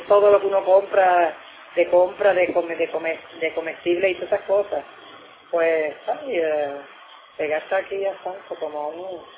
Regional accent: Macao, La Altagracia, Dominican Republic; yo no soy de por ese sitio, yo soy de Macau.

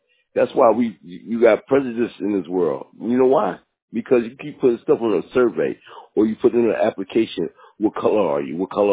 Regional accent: United States; I'm an American.

